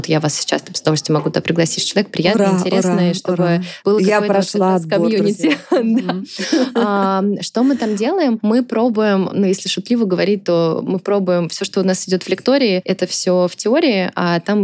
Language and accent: Russian; Tambov, Tambov Oblast, Russia; я из Тамбова сама